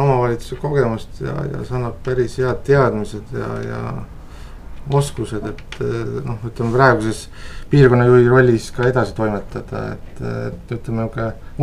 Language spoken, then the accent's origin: Estonian; Viljandi, Viljandi County, Estonia; also born or lived in Paide; ma olen sündinud Paides, et seega ütleme Järvamaa minu sünnikoht. Aga kõik see pikem elu ja koolitee on ikkagi läinud Viljandi kandis, Viljandi linnas ja kõik keskkoolid olen lõpetanud Karl-Robert Jakobsoni gümnaasiumi.